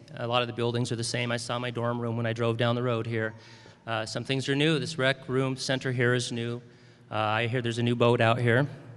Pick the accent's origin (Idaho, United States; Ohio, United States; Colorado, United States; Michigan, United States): Idaho, United States; Pocatello; So back in 88, I was hanging around my hometown, Pocatello, Idaho.